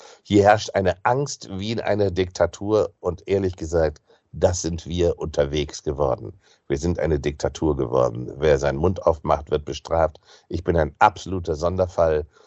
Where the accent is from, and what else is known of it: Bremen, Germany; born or raised there